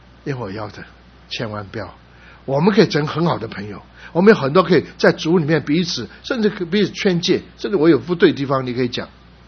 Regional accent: United States; 牧师，你从哪里来？我是从美国来。你是做就他，我是传的。那现在你在哪里？我现在在中立，那时候我人住在中立。

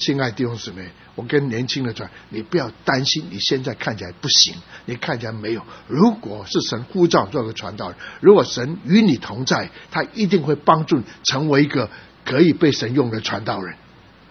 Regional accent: San Francisco, California, United States; 他特别讲是他不知道我从旧金山来的，

